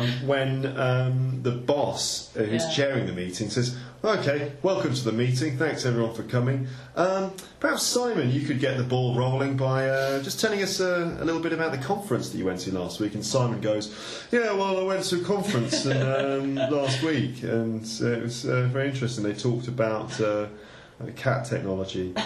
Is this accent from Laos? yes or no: no; United Kingdom; I'm British, I can't do high fives.